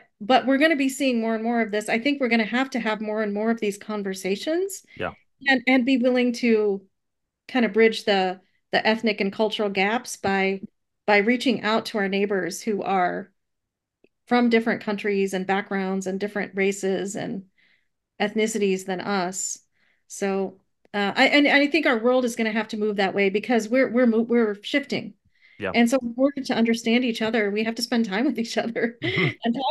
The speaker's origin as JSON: {"language": "English", "region": "Alabama", "country": "United States", "tie": "born or raised there", "accent": "Southern", "said": "Growing up in Alabama, I actually had a Southern accent. It was not strong. But it was most definitely a Southern accent."}